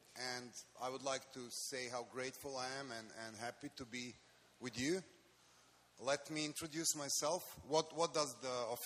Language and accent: English; Belgrade, Serbia; English is a second language; I'm coming from Belgrade, Serbia, where I live.